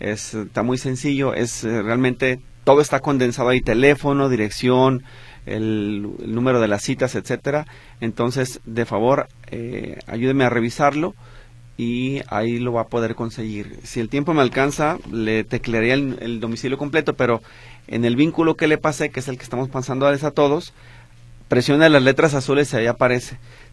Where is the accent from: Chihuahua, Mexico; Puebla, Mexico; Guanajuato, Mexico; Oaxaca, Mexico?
Puebla, Mexico; yo también soy de Puebla. No pude sacar mi acta de nacimiento en ningún módulo registro civil.